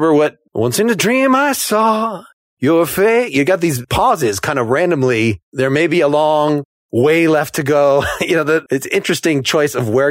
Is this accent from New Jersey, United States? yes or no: no; Northbrook, Illinois, United States; Yeah, I'm from Northbrook myself, so northern suburbs.